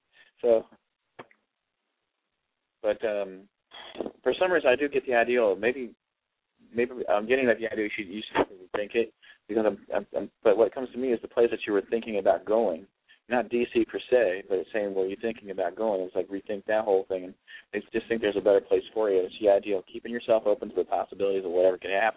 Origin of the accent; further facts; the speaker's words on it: Ohio, United States; I'm actually from Ohio.